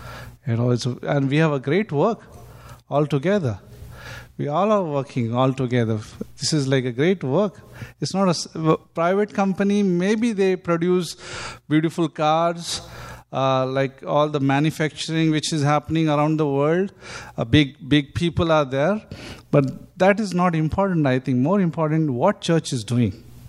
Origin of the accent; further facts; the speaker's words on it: Mumbai, Maharashtra, India; also born or lived in Karnataka; now in Vasai, India; I was born here in Karnataka. But like, I'm in Mumbai, raised up in Mumbai. But now I'm in Vasai.